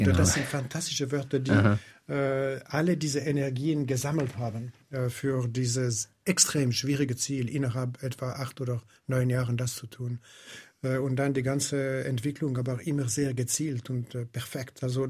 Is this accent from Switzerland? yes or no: yes; Switzerland; German is a second language; Aber ich glaubte, dass als Schweizer es war unmöglich.